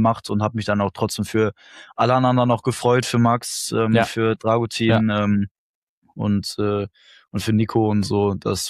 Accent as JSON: {"language": "German", "town": "Herford", "region": "North Rhine-Westphalia", "country": "Germany", "said": "so meine Stadt aus der ich komme, aus Herford, Deutschland, und die ganze Halle wird laut"}